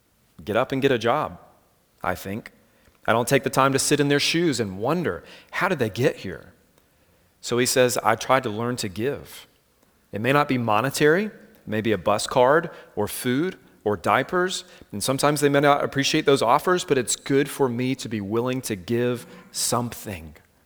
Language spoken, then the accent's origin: English; Savannah, Georgia, United States; and I'm from Savannah, Georgia, so I mostly know St. Patrick's Day for the big parade and rowdy tourists